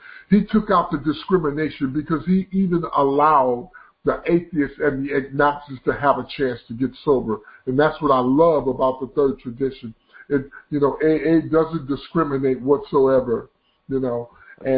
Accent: Detroit, Michigan, United States; I drank for 17 years and I grew up in Detroit, Michigan drinking

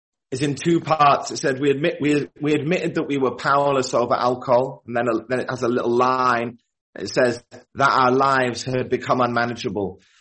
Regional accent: Yorkshire and the Humber, United Kingdom; born there; I'm an alcoholic and I was born in Yorkshire. In the north of England. I grew up into quite a nice home.

